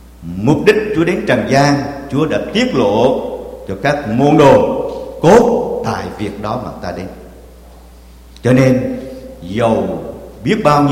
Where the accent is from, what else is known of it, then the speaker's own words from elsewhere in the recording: Quang Nam, Vietnam; now in Southern Vietnam; Vì tôi là hầu vị Chúa trong Nam nhưng mà gốc là ở Quảng Nam Đà Nẵng.